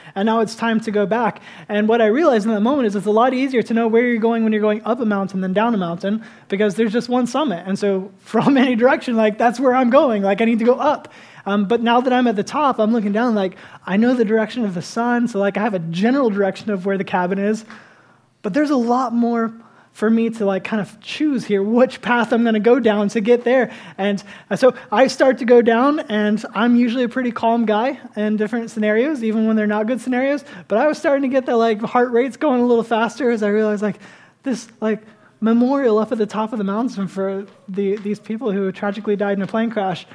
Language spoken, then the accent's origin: English; Florida, United States; I was born in Florida and have lived in Florida my whole life.